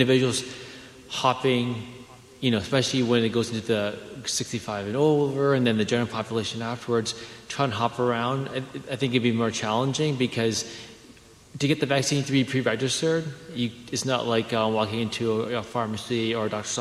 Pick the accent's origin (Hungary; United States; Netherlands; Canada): Canada; So I'm Canadian and my parents live in Canada.